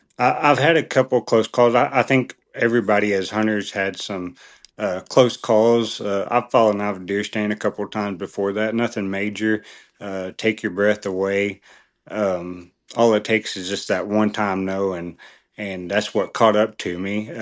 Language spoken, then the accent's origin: English; Ada, Oklahoma, United States; I'm from Ada, Oklahoma, born and raised. I've hunted and fished my whole life.